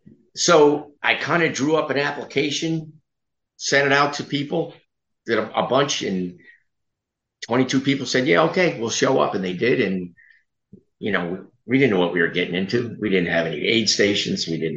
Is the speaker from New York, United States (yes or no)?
yes; New York, United States; born there; moved back here to the Catskills. I was born in Catskills. So I didn't wander far.